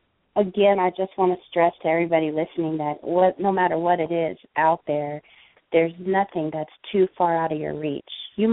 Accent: San Diego, California, United States; I'm from San Diego, so I'll go back down to San Diego and visit my family and my friends

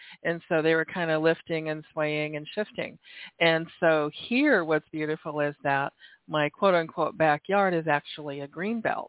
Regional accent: Oregon, United States; born there; also born or lived in Washington / California; now in Alaska, United States; I was born in Oregon, lived in Washington.

